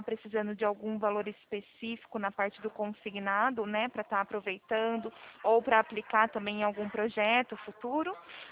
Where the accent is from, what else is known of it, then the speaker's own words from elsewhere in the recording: São Paulo, Brazil; Sou daqui do interior de São Paulo, tá?